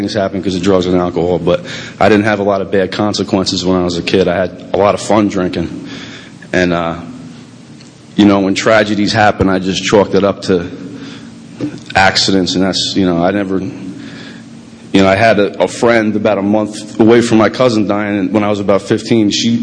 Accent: New Jersey, United States; I grew up in New Jersey. I come from a big Irish Catholic family. I got like over 40 cousins on one side.

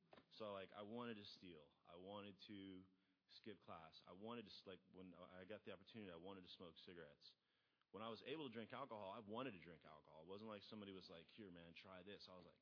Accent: Melbourne, Florida, United States; also born or lived in Birmingham, Alabama; And I was born in Birmingham, Alabama, moved to at a young age over to Melbourne, Florida, and grew up there by the beach, cool little beach town.

